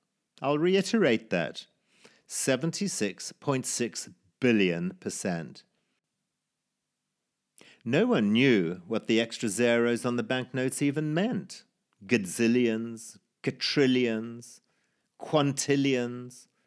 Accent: London, United Kingdom; accent: Cockney; Sorry, once again my accent comes out Cockney rather than Australian.

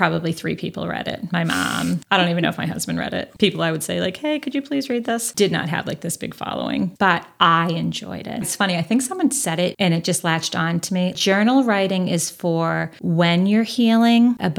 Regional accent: Northridge, California, United States; We grew up poor in Northridge.

